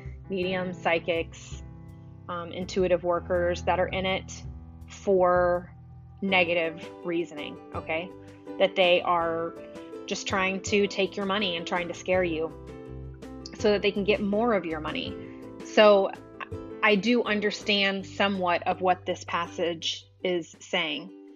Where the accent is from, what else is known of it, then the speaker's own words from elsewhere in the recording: the South, United States; That's how I grew up. I grew up in the church. I'm from the South. And going to church on Sundays was a mandatory event every week, which is great.